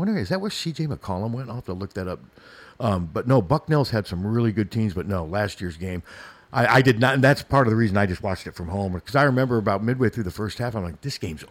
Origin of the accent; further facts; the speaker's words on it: Des Moines, Iowa, United States; I will travel everywhere but Des Moines, my hometown.